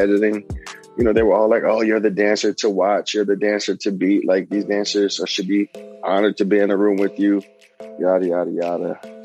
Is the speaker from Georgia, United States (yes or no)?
no; Philadelphia, Pennsylvania, United States; I was a faggot. I was a sissy. I was a punk.